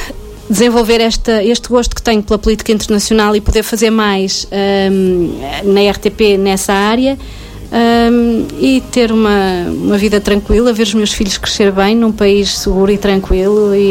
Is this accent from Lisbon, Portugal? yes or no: no; Santa Maria da Feira, Aveiro, Portugal; para os feirenses, e que foi ótimo voltar aqui à minha terra